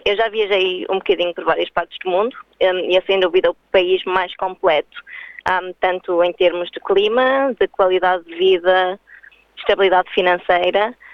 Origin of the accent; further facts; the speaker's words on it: Lamego, Viseu, Portugal; Eu sou de Lamego, é uma cidade pequena em Trás-os-Montes.